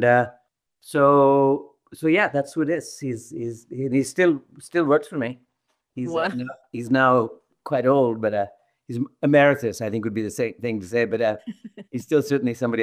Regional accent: Lahore, Punjab, Pakistan; When I was, you know, a kid growing up in Lahore, I played with anybody and everybody who showed up.

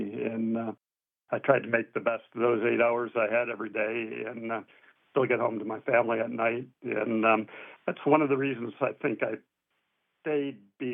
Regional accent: Saginaw, Michigan, United States; I was in Saginaw. I had been in my hometown working, ended up being hired in my hometown of Saginaw, but I had been there my whole life.

